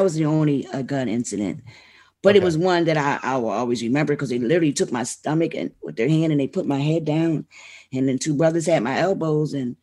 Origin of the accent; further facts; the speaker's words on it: Philadelphia, Pennsylvania, United States; Like, you can clearly see it's not because I'm from Philly.